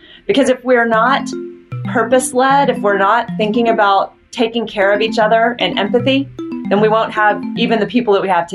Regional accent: the South, United States; And I live in Texas and born and raised in the South.

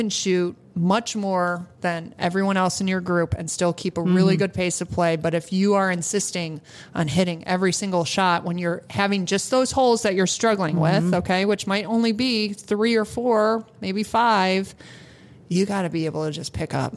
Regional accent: Rochester, New York, United States; I was just in Rochester. I'm born and raised in Rochester, and my kids are going to camp there this summer in New York.

